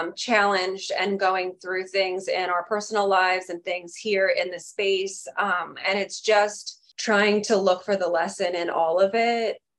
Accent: Bible Belt, United States; You know, I was raised in the Bible Belt and basically in a cult type church that my biological mother was part of.

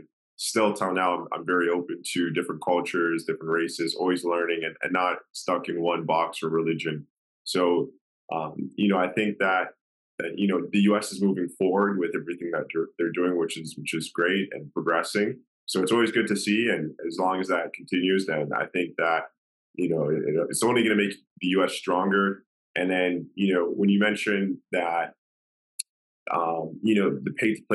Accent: Canada; So I grew up in Canada, a 2000 baby.

